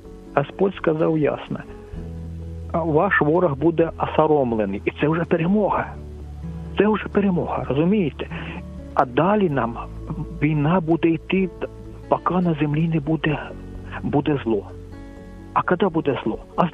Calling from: Kraków, Lesser Poland, Poland; Зараз телефоную я з Кракова.

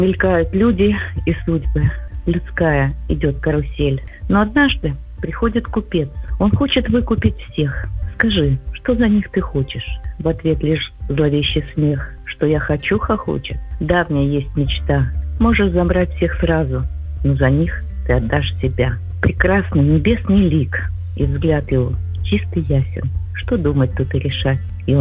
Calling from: Kharkiv, Kharkiv Oblast, Ukraine; Я із Харкова дзвоню

